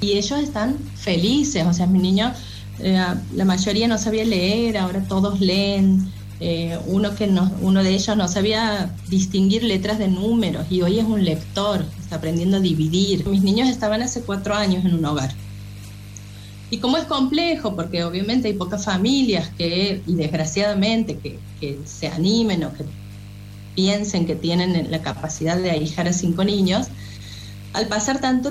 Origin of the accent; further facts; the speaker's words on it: Santiago del Estero, Argentina; tengo 41 años, soy de Santiago del Estero.